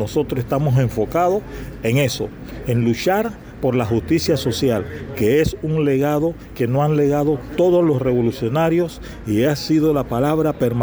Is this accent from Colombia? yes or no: no; Panama; un compromiso que tenemos nosotros como panameños